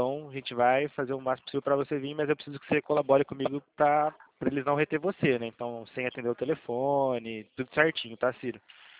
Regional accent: Araras, São Paulo, Brazil; Sou aqui de Arara

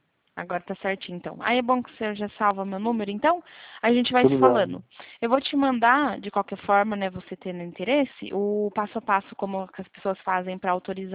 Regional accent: Bragança Paulista, São Paulo, Brazil; De interior, de São Paulo, na verdade. Uma cidade

